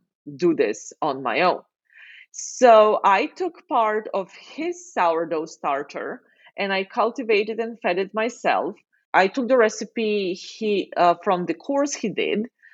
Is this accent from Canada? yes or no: no; Ljubljana, Slovenia; English is a second language; now in Basel, Switzerland; I live in Basel, Switzerland. However, I am from Ljubljana, Slovenia. Slovenia, it's a bread-eating country.